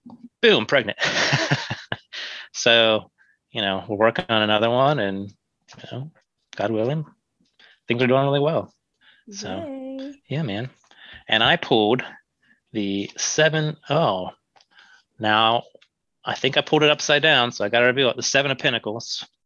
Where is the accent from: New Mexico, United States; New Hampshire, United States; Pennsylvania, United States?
Pennsylvania, United States; I'm actually from Pennsylvania and grew up on a farm up there.